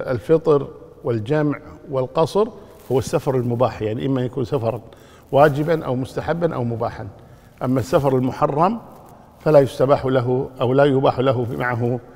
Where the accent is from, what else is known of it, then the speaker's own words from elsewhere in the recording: Kuwait; حتى عندنا في الكويت في بعض المساجد الآن تخطب الجمعة قبل الزوال